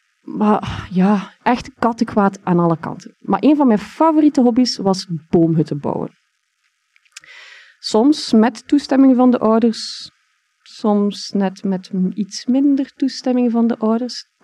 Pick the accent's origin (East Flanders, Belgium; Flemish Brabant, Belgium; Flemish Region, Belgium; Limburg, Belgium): East Flanders, Belgium; Mater; Ik ben opgegroeid in het Mater van de jaren 80, 90. Voor de mensen die Mater niet kennen, Mater is een piepklein boerendorp, vlakbij Oudenaarde. En daar, ja, Mater is een typisch Vlaams dorp.